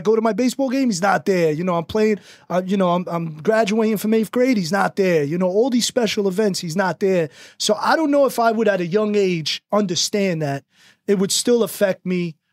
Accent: Jersey City, New Jersey, United States; So I was born in Jersey City downtown, the old downtown Jersey City.

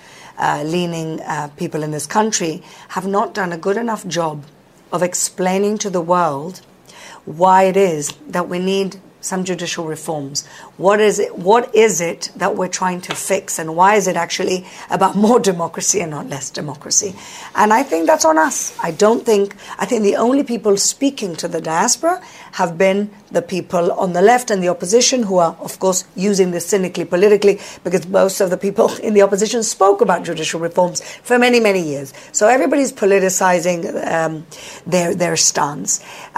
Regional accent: Gibraltar; When I saw the video in a protest of the Prime Minister of Spain, I'm from Gibraltar, I'm like, what is this guy doing on a video talking about our protests and democracy?

